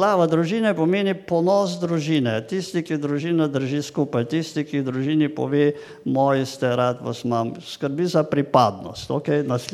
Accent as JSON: {"language": "Slovenian", "region": "Savinja", "country": "Slovenia", "tie": "born or raised there", "said": "ker sem iz Savinjske doline doma in tam gojimo nek hobi, ki se reče trma."}